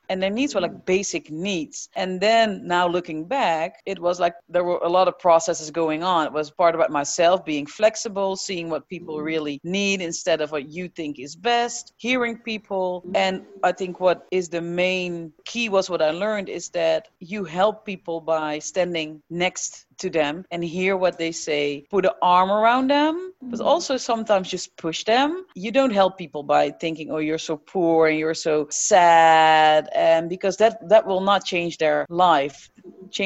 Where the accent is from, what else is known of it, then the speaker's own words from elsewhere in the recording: Netherlands; English is a second language; also born or lived in New York City, United States / Chicago, United States; born and raised in the Netherlands. I'm 36, almost 37 years old next week.